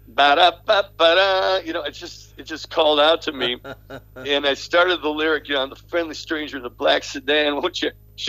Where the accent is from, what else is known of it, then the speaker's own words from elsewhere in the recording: Berwyn, Illinois, United States; We're kids from Berwyn, you know?